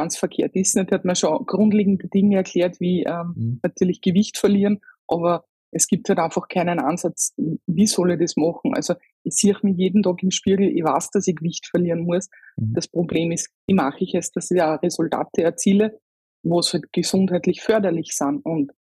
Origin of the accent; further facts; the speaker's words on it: St. Pölten, Lower Austria, Austria; ich bin aus Österreich, also aus St. Pölten genau, bin 44 Jahre alt